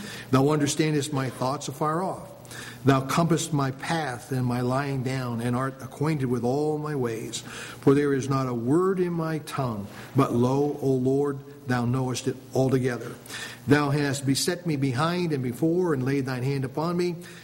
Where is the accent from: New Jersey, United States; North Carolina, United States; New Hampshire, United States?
New Hampshire, United States; West Lebanon; born there; I'm waiting for them to kind of search the records down there in West Lebanon because I was born in New Hampshire.